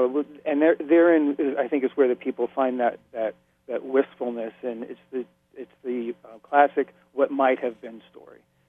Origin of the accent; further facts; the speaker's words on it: New York, United States; And not having grown up in New England, I grew up in New York